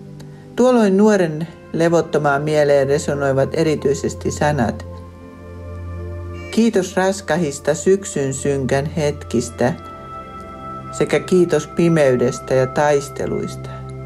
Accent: Lapland, Finland; born there; Johtuneeko siitä, että olen syntynyt Lapissa syksyllä, kun ruska saa luonnon hehkumaan kauneimmillaan?

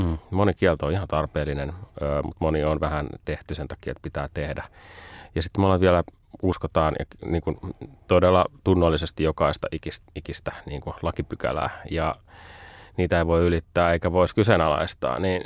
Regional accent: Lahti, Päijät-Häme, Finland; also born or lived in Kuopio; now in Helsinki, Finland; Ja sitten mä kävin syntymässä Kuopiossa. Ja aina kun joku kysyy, että mistä sä tuut, niin mä ylpeänä kerron, että mä oon savolainen, vaikka asuin siellä vain 5 ekaa vuotta. Mä rakastan savolaisia ja savolaisuutta. Sitten Lahdessa on asunut nuoruuteni

